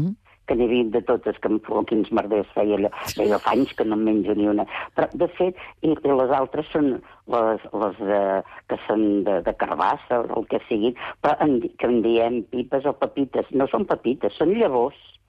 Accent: Barcelona, Catalonia, Spain; born there; davant de l'església on em van batejar a mi, que jo soc nascuda a Sant Andreu.

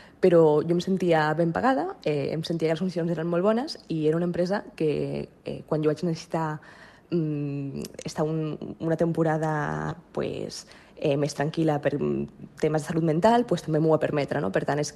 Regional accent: Barcelona, Catalonia, Spain; jo que soc de Barna

